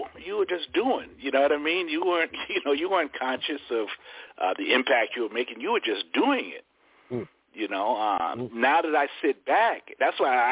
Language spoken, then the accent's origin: English; Brooklyn, New York, United States; And I said, "No, we're from Brooklyn."